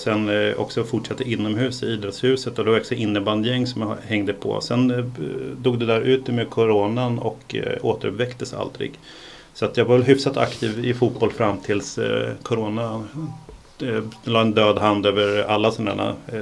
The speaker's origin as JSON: {"language": "Swedish", "country": "Sweden", "tie": "born there", "said": "Jag är född i Sverige men jag var finsk medborgare första 18 åren och har också, som många andra oss sverigefinländare, under uppväxten åkt på lov och sommarlov och liknande till hembygderna i Finland"}